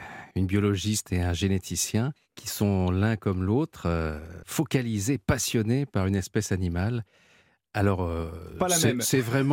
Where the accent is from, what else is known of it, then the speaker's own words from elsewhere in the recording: Nice, Provence-Alpes-Côte d'Azur, France; born there; Moi, j'adore la ratatouille. Je suis né à Nice